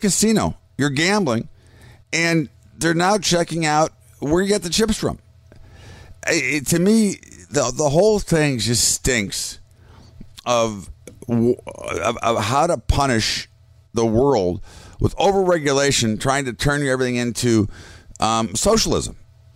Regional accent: United States; I find that to be embarrassing and pretty uncomfortable as an American

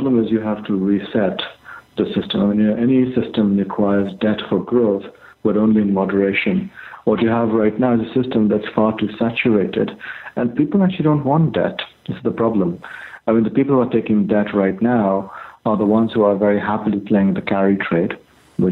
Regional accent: India; the gig economy is what I grew up with in India, in effect, in the 1980s.

